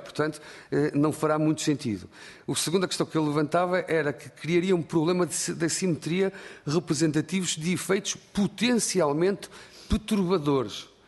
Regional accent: Portugal

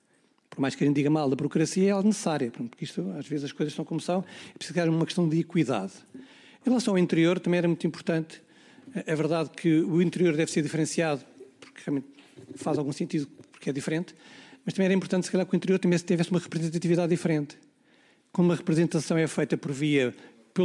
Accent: Torres Vedras, Lisbon, Portugal; Eu sou de Torres Vedras

